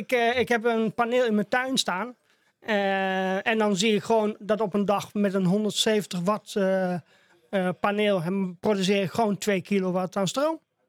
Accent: Laren, Gelderland, Netherlands; also born or lived in Canada; Ik ben eigenlijk geboren in Laren, Gelderland. Mm-hmm. Dat is mijn hometown, zeg maar.

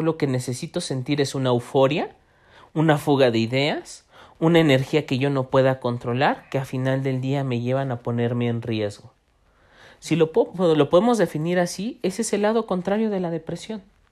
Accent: Mexico City, Mexico; como sociedad mexicana, Abraham, hablo del contexto en donde nos desenvolvemos, Ciudad de México

